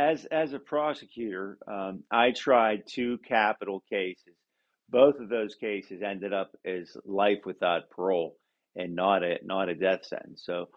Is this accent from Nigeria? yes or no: no; Pennsylvania, United States; If you look at Pennsylvania, for instance, my home state, there's 130 people on death row in Pennsylvania.